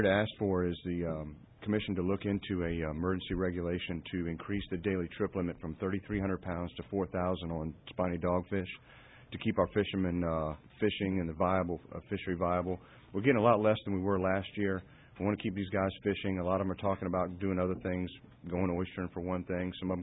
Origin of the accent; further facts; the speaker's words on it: Virginia Beach, Virginia, United States; I'm a waterman from Virginia Beach.